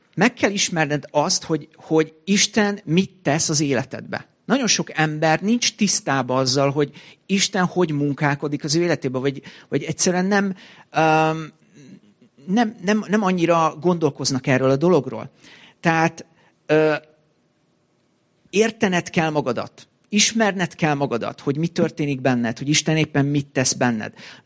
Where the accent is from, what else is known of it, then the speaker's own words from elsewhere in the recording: Székesfehérvár, Fejér, Hungary; itt éltem, itt születtem, szinte, na jó, nem itt születtem, de itt nőttem föl gyerekkoromtól kezdve, 40 éve itt élek.